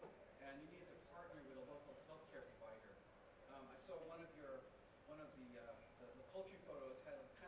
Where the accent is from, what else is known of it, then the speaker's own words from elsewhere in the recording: California, United States; I'm from California, you know, we have many, many of the same kind of working populations that we have here.